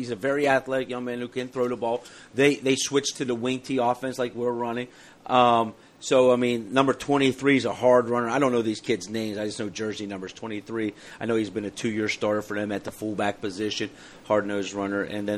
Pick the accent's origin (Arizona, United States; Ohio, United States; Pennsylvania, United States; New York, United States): Ohio, United States; Well, I'm from Ohio, man. I'm out in shorts and all this stuff.